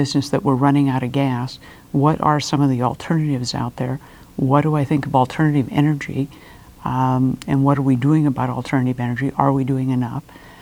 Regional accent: Ketchikan, Alaska, United States; I was born and raised in Ketchikan. I'm a lifelong Alaskan. My family has been here for four generations.

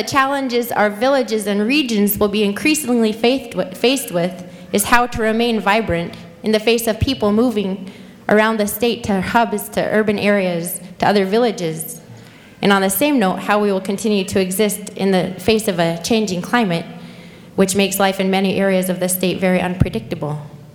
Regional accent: Anchorage, Alaska, United States; growing up in Anchorage, I felt like I had no connection to the land and that I wasn't native enough to meet other Alaska Native standards of natives.

